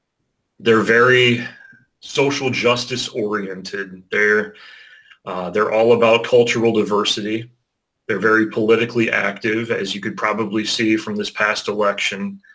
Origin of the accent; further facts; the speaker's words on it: Rockford, Illinois, United States; now in Mequon, United States; I'm from Rockford, Illinois. It's about 2 hours away from here in good old Mequon, Wisconsin.